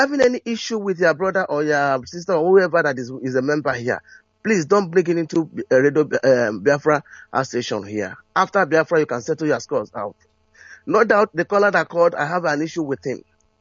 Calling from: Hong Kong; Calling from Hong Kong.

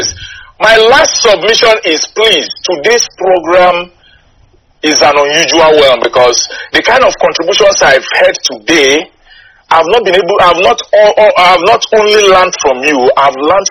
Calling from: Toronto, Ontario, Canada; I am calling from Toronto, Canada.

